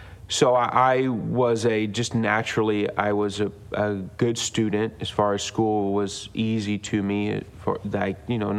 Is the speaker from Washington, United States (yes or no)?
no; Indianapolis, Indiana, United States; Well, I grew up here in Indianapolis at Calvary Tabernacle. Grew up around IBC from the time I was a little guy.